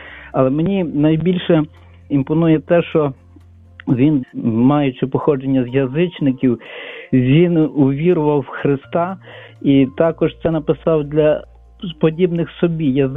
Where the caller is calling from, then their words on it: Lviv, Lviv Oblast, Ukraine; Слава Богу. … я зі Львова.